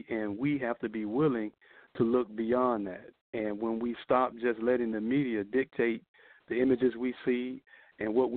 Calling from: Orlando, Florida, United States; I'm calling from Orlando.

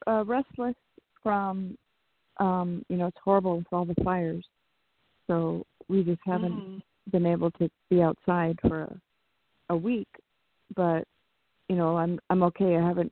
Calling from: California, United States; from California.

